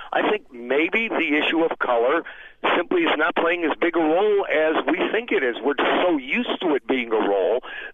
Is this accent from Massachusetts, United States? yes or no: no; Cleveland, Ohio, United States; When I'm from originally from Cleveland, and when Carl Stokes was elected mayor, this was an extraordinary event.